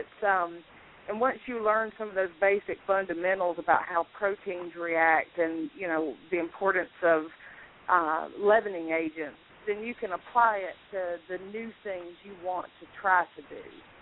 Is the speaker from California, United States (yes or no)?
no; South Carolina, United States; I got the Southern thing going on because I'm from South Carolina and I've always lived here.